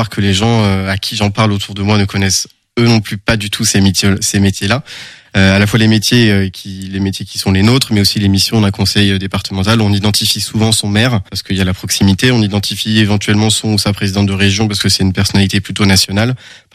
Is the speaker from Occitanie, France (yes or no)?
no; Rennes, Brittany, France; also born or lived in Normandy; now in Angers, France; moi j'ai 27 ans, je suis angevin depuis maintenant 5-6 ans et j'ai grandi en Bretagne.